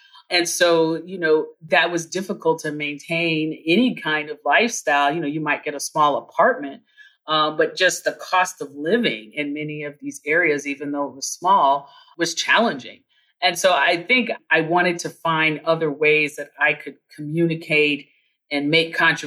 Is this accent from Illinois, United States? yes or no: yes; Chicago, Illinois, United States; I'm from Chicago, so that was not unfamiliar to me.